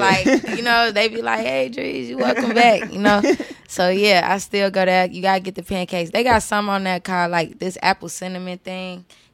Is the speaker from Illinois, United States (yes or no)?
yes; Chicago, Illinois, United States; Southside, 81st and King Drive.